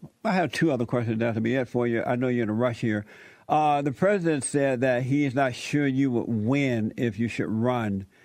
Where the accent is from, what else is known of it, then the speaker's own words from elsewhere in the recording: Alabama, United States; I'm from Alabama, as you know. I grew up down on a plantation there.